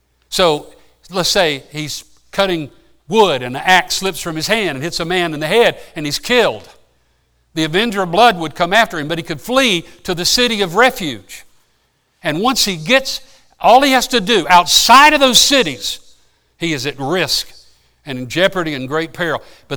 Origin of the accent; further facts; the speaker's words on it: Panama City, Florida, United States; When I was a boy growing up in Panama City, went to St. Andrew's Church of God